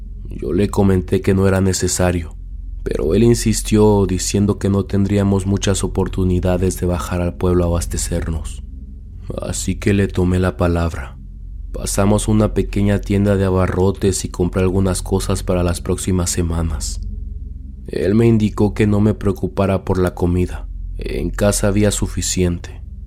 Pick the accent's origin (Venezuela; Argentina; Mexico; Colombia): Mexico; Michoacán; Viajé de mi pueblo en el estado de Michoacán a una pequeña comunidad en el estado de Guerrero.